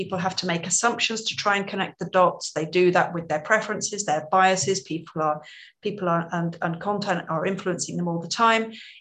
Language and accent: English; United Kingdom; now in Netherlands; I'm British. I'm based in the Netherlands. I married a Dutchman